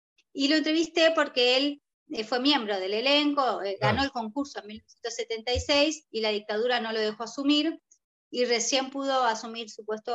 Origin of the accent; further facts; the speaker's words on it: Buenos Aires, Argentina; moved away as an adult; also born or lived in Uruguay / New Zealand; yo soy uruguaya, ¿sí? Que cuando tenía 8 meses, mis padres se fueron a vivir a Buenos Aires, me crié en Buenos Aires, viví la mayor parte de mi vida, hice... la escolarización y la universidad, la hice en Buenos Aires.